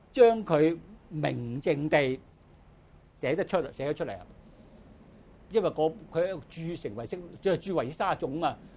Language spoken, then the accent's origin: Cantonese; Guangdong, China; 我哋廣東人講啲話，我哋去浙江唔識聽，係咪？